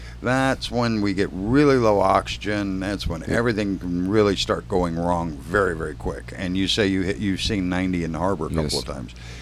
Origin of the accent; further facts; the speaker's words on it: Midwest, United States; when I grew up up in the Midwest, and, you know, you jump in the water, it's cold, it's at least cool